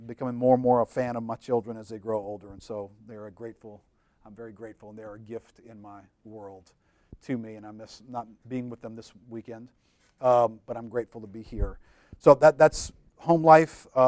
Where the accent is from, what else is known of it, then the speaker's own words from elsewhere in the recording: New Orleans, Louisiana, United States; I'm the senior pastor of a church in New Orleans called Lakeview Christian Center. I grew up in New Orleans.